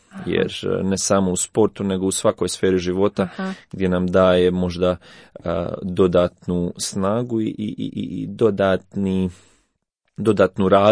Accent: Međugorje, Federation of Bosnia and Herzegovina, Bosnia & Herzegovina; Da, dolazim iz Međugorja, iz maloga mjesta, kao što svi znate, koje nije bilo poznato po sportu do posljednjih, ne znam, 15-ak godina, previše.

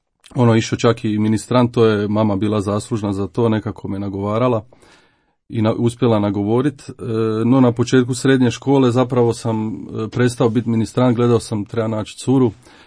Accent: Valpovo, Osijek-Baranja County, Croatia; imam 36 godina i rodom sam iz Slavonije, iz grada Valpova, nedaleko od Osijeka.

